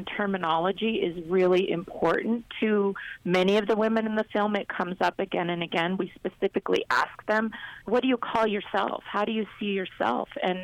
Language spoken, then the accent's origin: English; Denver, Colorado, United States; growing up in Denver, we were invisible or we were marginalized.